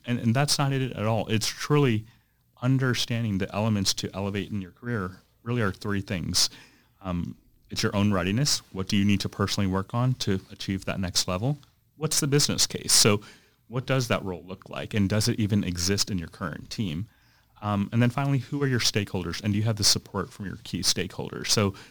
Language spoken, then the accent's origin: English; St. Louis, Missouri, United States; I did. I grew up in St. Louis, Missouri. So born and raised in St. Louis.